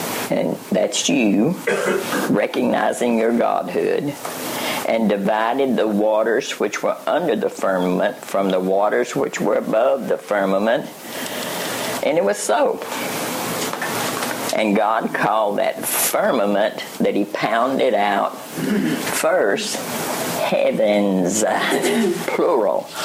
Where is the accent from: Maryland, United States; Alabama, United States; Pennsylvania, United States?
Alabama, United States; because I was raised in South Alabama, suck sugar cane.